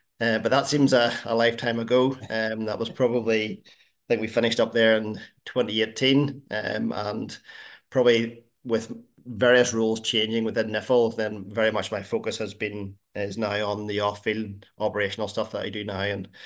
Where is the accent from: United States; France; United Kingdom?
United Kingdom; Larne, Northern Ireland; both at my hometown club at Larne and then later for Ballyclare.